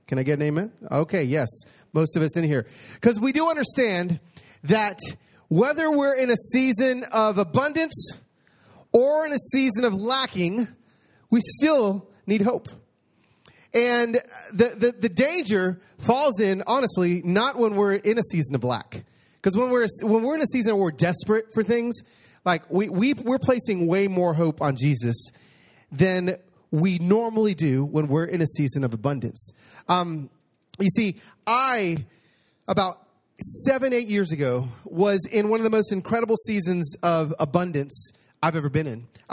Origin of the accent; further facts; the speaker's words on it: Los Angeles, California, United States; born there; now in Nashville, United States; I was born in East LA, but now I live in Nashville.